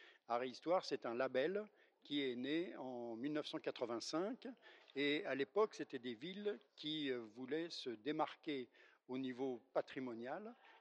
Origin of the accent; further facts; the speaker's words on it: Bourgogne-Franche-Comté, France; je viens de Bourgogne.